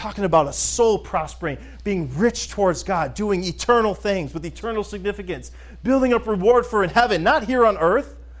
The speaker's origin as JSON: {"language": "English", "region": "Florida", "country": "United States", "tie": "born or raised there", "said": "when we grew up in Florida."}